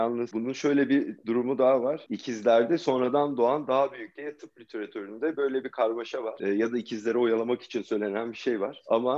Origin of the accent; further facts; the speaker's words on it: Gaziantep, Turkey; born there; Ben 1982 Gaziantep doğumluyum.